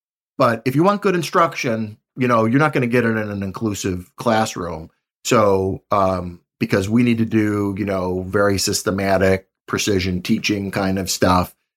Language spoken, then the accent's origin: English; Buffalo, New York, United States; I'm from Buffalo, New York, and my favorite football coach was Marv Levy